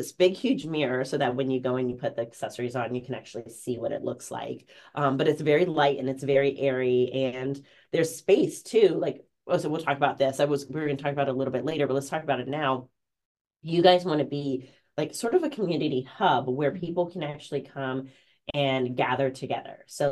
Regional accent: Italy; English is a second language; Well, I mean, I'm from Italy, so like leather from Italy makes total sense for me.

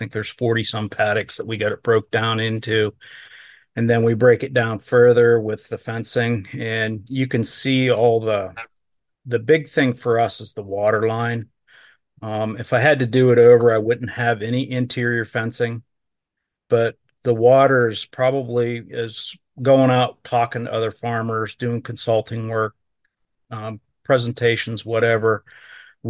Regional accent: Pennsylvania, United States; I'm in northwestern Pennsylvania, kind of 2 hours south of Erie, Pennsylvania, 2 hours north of Pittsburgh, and about an hour and a half from Youngstown, Ohio.

